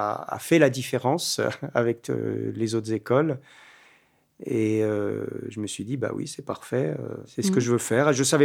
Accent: Paris, Île-de-France, France; Moi, je ne suis pas du tout originaire de la région, hein. Je suis né à Paris, j'ai été élevé en région parisienne, mais j'ai eu l'occasion de quitter la région parisienne à de nombreuses reprises depuis que je suis enfant

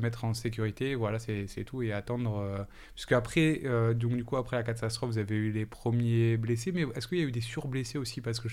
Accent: Marseille, Provence-Alpes-Côte d'Azur, France; typiquement moi en tant que Marseillais

